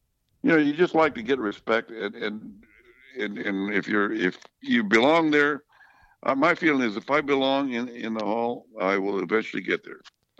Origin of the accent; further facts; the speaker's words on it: Sanger, California, United States; I have a foundation in my hometown of Sanger